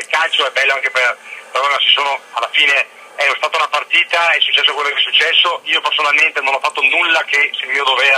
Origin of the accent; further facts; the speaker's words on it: Verona, Veneto, Italy; also born or lived in Milan; sono nato a Milano ma sono veronese.